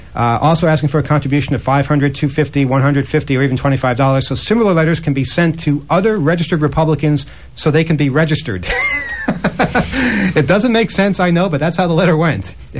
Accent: Kuwait; I'm from Kuwait.

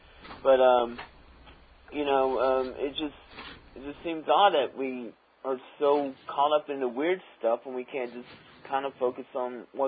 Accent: Missouri, United States; I'm from Missouri.

